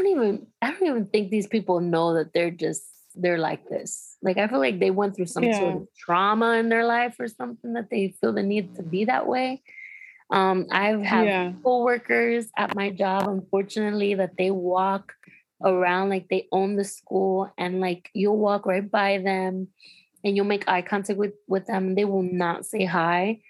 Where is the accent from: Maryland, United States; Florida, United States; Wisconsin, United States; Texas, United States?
Florida, United States; Miami; Whew, I would say my whole childhood, like my teenage life, growing up in Miami, I've been around some very self-centered, arrogant girls.